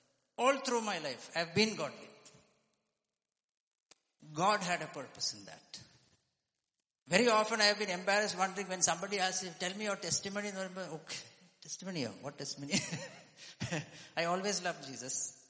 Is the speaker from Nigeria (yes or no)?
yes; Nigeria; also born or lived in Ethiopia; I was born in Ethiopia, raised up in Nigeria, and then back here.